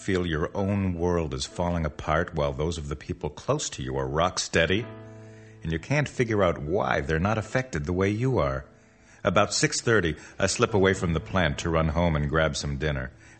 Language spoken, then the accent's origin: English; Barrington, United States; It's true, I was born and raised in Barrington, so I do feel at home here.